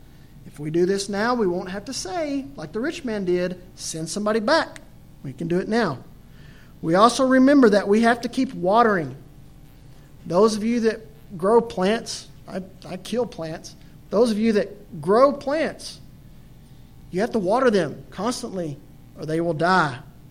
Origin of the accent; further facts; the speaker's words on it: Texas, United States; I remember growing up in West Texas, it's cotton farming.